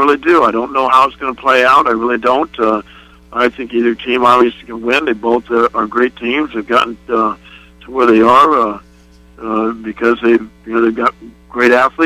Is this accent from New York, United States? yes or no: no; Florida, United States; also born or lived in Texas; growing up in Florida, and I was born in Texas, but I grew up in Florida.